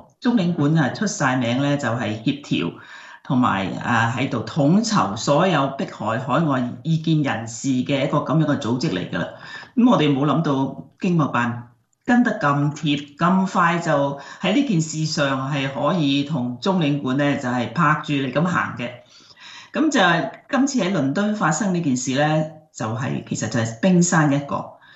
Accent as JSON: {"language": "Cantonese", "country": "Hong Kong", "said": "我哋香港人"}